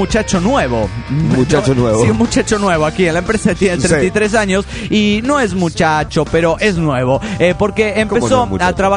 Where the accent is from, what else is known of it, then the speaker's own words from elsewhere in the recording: Oaxaca, Mexico; de Oaxaca, México.